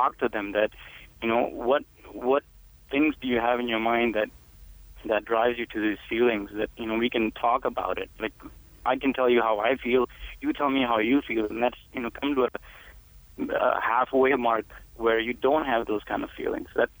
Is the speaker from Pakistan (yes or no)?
yes; Pakistan; now in United States; my wife, who's from India, and she's Hindu, and I'm Muslim, and I'm from Pakistan.